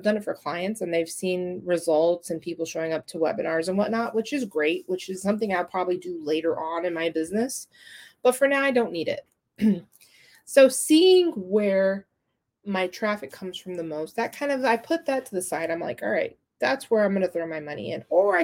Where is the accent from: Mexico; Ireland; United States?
Mexico; Okay, because I am from Mexico originally. I was born there.